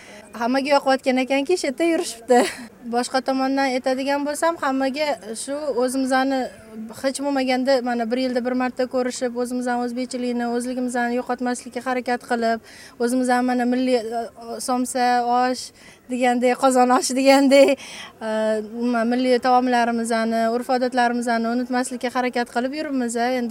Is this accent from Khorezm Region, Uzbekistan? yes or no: no; Tashkent, Uzbekistan; also born or lived in Ohio; now in United States; Biz o'zimiz ham Toshkentdanmiz, bu yerga Amerikaga kelganimizga 11 yil bo'ldi. Oilam bilan bu yerda turamiz. Virginiyaga Ohiodan ko'chib kelganmiz 4 yil oldin.